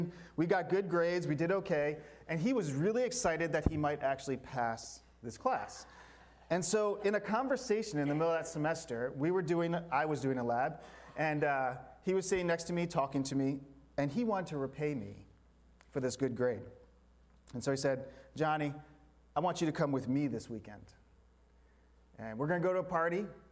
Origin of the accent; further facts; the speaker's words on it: Baltimore, Maryland, United States; I grew up in Baltimore, Baltimore, Maryland.